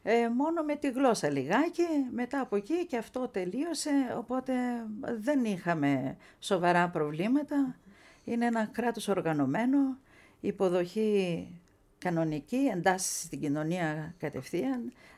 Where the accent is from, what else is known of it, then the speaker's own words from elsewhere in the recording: Katerini, Central Macedonia, Greece; moved away as an adult; also born or lived in Athens; now in Melbourne, Australia; Μεγάλωσα στην Κατερίνη.